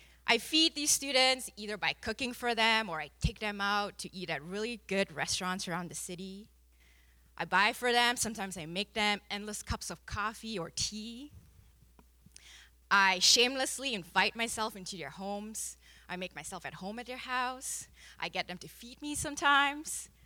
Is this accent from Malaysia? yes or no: yes; Malaysia; now in Canada; I am Malaysian Chinese, born and raised in Malaysia. I'm bicultural, and I've lived in Canada for 11 years, and it's still counting.